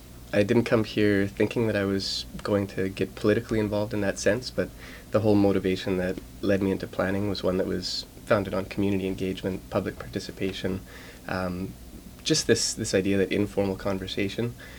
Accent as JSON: {"language": "English", "region": "Manitoba", "country": "Canada", "said": "I'm originally from Manitoba, but I did my undergrad at U of M."}